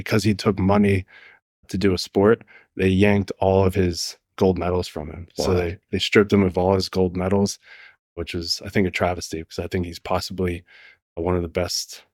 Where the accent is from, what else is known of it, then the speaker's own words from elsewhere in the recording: Lehighton, Pennsylvania, United States; also born or lived in Slatington; I grew up in Slatington, Pennsylvania, which is just outside of Allentown, for up until about fourth grade. And then I moved, and my family moved to Lehighton, which is right next to Jim Thorpe.